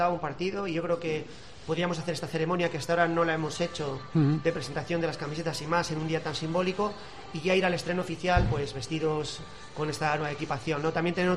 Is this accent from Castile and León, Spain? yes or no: yes; Valladolid, Castile and León, Spain; para los que somos de Valladolid, sentimos Valladolid y sabemos lo que es el sentimiento Pucela